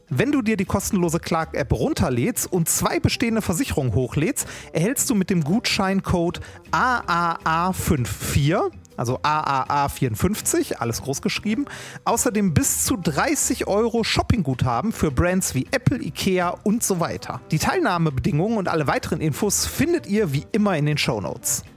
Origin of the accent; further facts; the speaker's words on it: Essen, North Rhine-Westphalia, Germany; born there; ich war nie in Essen. Also ich glaube, ich war in meinem Leben dreimal in Essen-Kana und ich bin in Essen geboren worden.